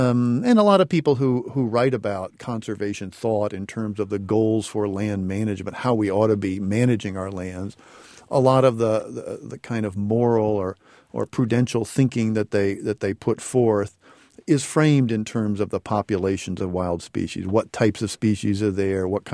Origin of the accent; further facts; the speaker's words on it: Decatur, Illinois, United States; I'm from Decatur, from Central Illinois, a rare law professor from Central Illinois.